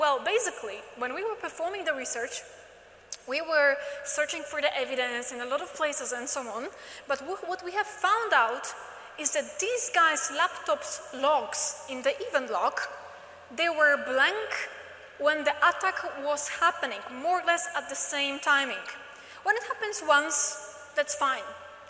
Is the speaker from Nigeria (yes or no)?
no; Poland; It's a quite a complex surname because I come from Poland.